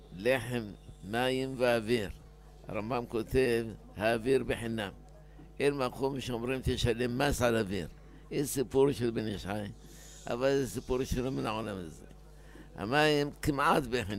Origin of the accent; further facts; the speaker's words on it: Tunisia; לוב, אלג'יר, מרוקו, טוניס. אני טוניסאי, אני מופיע בסוף.